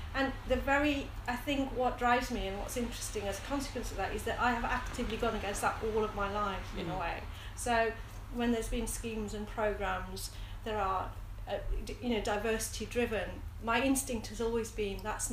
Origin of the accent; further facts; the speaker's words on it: Smethwick, West Midlands, United Kingdom; I've always, whether it's been in the early days of growing up in Smethwick, I found myself trying to find justice for people, including myself.